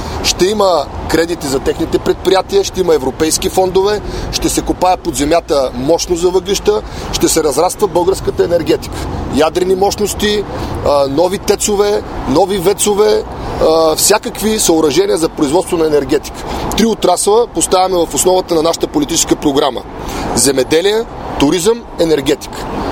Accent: Plovdiv, Plovdiv Province, Bulgaria; Аз ще бъда кандидат в Пловдив, град, където съм израснал, и във Варна, защото това е моят град.

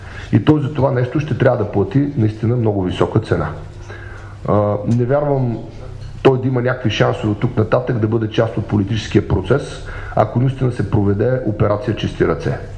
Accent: Plovdiv, Plovdiv Province, Bulgaria; в моя роден град Пловдив

